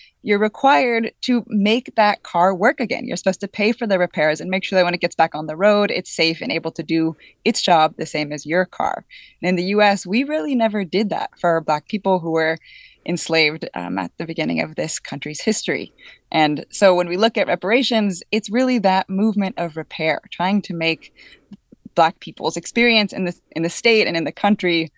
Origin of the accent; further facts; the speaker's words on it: California, United States; I grew up in California. I went to public school here